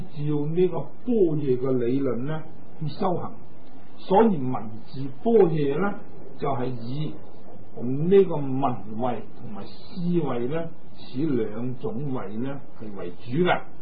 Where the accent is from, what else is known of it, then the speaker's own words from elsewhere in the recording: China; 我們身為中國人，也是中國的佛教徒